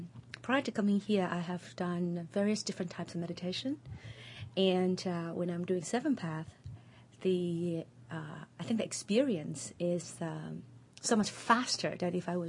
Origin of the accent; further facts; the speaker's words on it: Los Angeles, California, United States; now in Singapore; I live in Singapore now, and I grew up in Los Angeles.